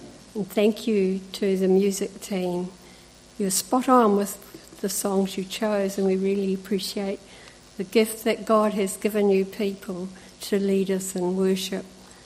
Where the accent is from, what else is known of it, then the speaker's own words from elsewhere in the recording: Lepperton, Taranaki, New Zealand; I was born at the end of the war, and I grew up in Leberton. I went to Leberton Primary School and later to Waitara High School. My parents were dairy farmers